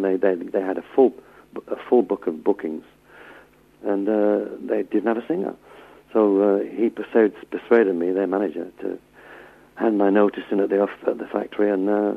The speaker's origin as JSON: {"language": "English", "region": "Yorkshire and the Humber", "country": "United Kingdom", "tie": "born there", "said": "I mean, I'm English, born in Yorkshire."}